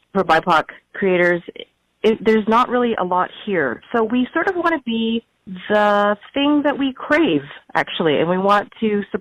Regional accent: Hamilton, Ontario, Canada; Growing up in Hamilton, both Aaron and I, actually, we had to go away to work, to learn, to train. Unfortunately, there is not very much infrastructure here.

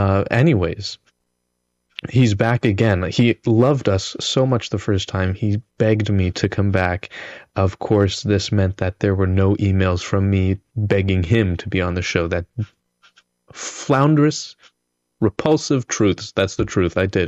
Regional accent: Canada; So this album, and it's distributed Canadian, as like we're all Canadian.

